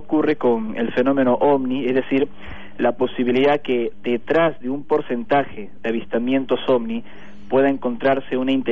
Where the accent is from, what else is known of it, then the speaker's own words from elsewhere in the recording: Peru; moved away; yo ahora tengo 34 años, pero inicié toda esta experiencia cuando era un adolescente en Perú, mi país de origen